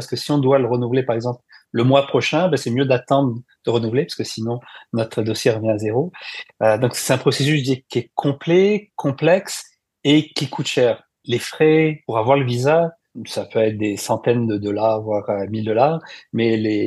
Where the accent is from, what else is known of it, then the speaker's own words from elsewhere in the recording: France; Je peux en parler d'expérience, même si en tant que Français, c'est assez quand même accessible.